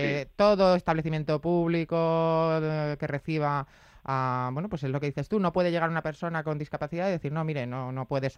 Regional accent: Madrid, Community of Madrid, Spain; estoy convencida que muchísimos que somos de Madrid y que vivimos en Madrid descubriríamos rincones que ni tenemos ni idea que existen en nuestra ciudad.

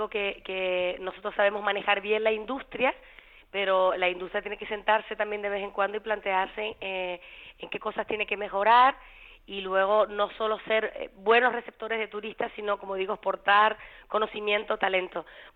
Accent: Canary Islands, Spain; accent: Canarian; el concepto este de isla, hasta nuestro acento, ¿no?, en el ámbito español nos ayuda pues a construir ese relato

